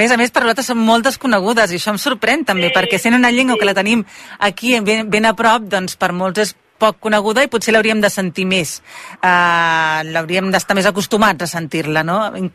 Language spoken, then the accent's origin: Catalan; Alcanar, Catalonia, Spain; que jo també sóc de poble, d'Alcanar